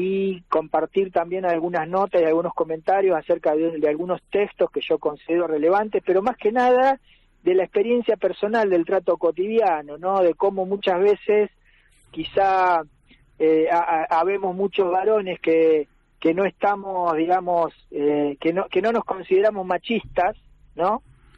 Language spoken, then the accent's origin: Spanish; Buenos Aires Province, Argentina; born or raised there; also born or lived in Montevideo, Uruguay; now in Bariloche, Argentina